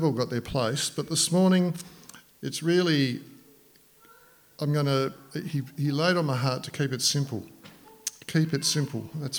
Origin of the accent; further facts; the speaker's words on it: Lindisfarne, North East England, United Kingdom; Well, I know where I grew up in Lindisfarne, we never locked our door.